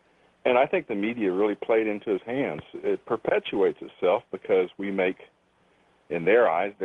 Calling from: Texas, United States; I'm calling from Texas.

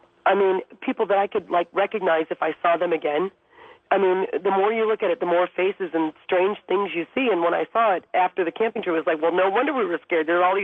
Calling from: Glendale, Arizona, United States; I'm calling from Glendale, Arizona

